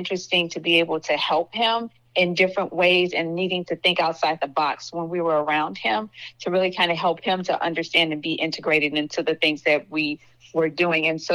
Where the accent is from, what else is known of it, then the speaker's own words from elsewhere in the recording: Chicago, Illinois, United States; moved away as an adult; now in Maryland, United States; Born and raised in Chicago, Illinois. Came to Maryland to work.